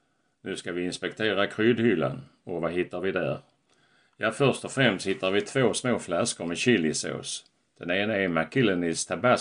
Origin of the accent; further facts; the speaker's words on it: Landskrona, Skåne, Sweden; i min hemstad Landskrona.